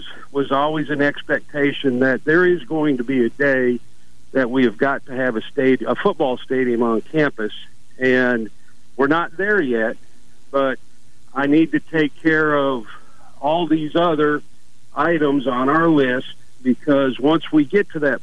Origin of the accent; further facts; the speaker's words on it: the Dakotas, United States; moved away as an adult; now in Mobile, United States; I'm originally from the Dakotas. My undergraduate degree was from South Dakota State, and happy to be in the Deep South. Love Mobile, Alabama.